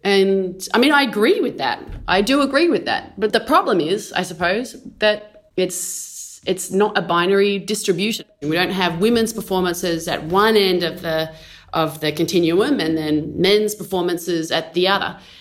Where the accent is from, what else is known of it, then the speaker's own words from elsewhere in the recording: Australia; I am an Australian Olympian, former 800 metre runner